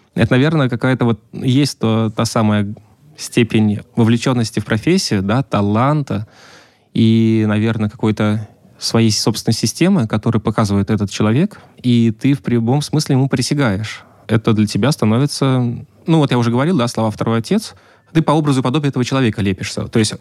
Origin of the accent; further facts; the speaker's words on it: Moscow, Russia; Я москвич, да, и переживал, что должен возвращаться домой.